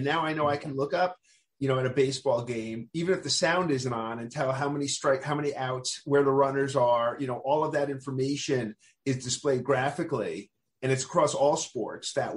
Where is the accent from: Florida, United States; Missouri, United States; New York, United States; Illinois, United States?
New York, United States; Queens; I grew up in Queens and went to my first games at Shea.